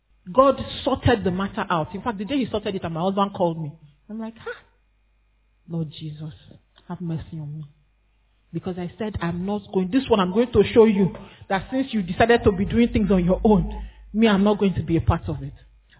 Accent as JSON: {"language": "English", "region": "Anambra", "country": "Nigeria", "said": "I come from Anambra State. We were not as respectful as that."}